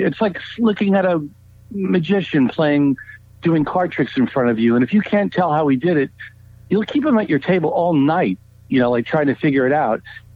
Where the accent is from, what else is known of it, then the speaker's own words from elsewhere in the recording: Queens, New York, United States; and I grew up here. I grew up in Queens, you know, sort of middle class kid, and nobody in my family was in the business at all.